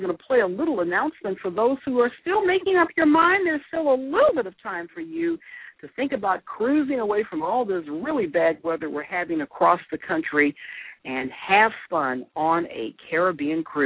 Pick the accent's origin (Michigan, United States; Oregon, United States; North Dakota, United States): Michigan, United States; Detroit; I'm going to have a nostalgic trip back to my hometown of Detroit.